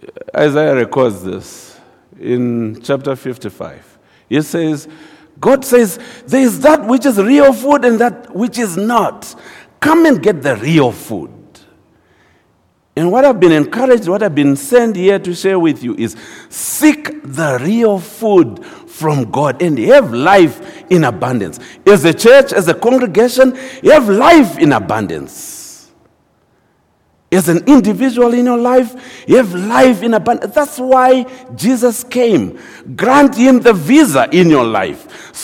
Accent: Zimbabwe; The circumstances, you know, I come from Zimbabwe. Those of you who follow the new world news and understand, we are the one country where we never get old in Zimbabwe.

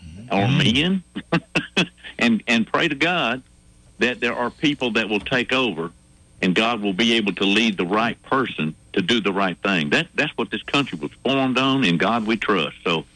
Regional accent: Gadsden, Alabama, United States; Now, a lot of people ask me around Montgomery. I'm not from here. I'm from Gadsden.

